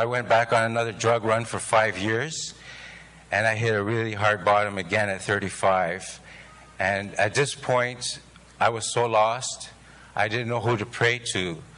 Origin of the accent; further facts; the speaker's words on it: Toronto, Ontario, Canada; I come from Toronto